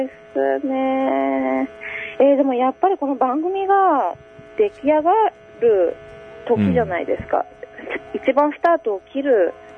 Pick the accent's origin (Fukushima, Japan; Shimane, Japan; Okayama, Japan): Shimane, Japan; 美味しいですよ。島根、ぜひ。